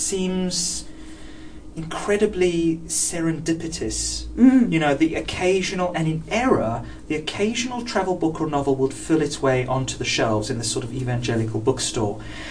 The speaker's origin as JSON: {"language": "English", "country": "South Africa", "tie": "born or raised there", "moved": "yes", "said": "I grew up in South Africa, and England was my Greenland."}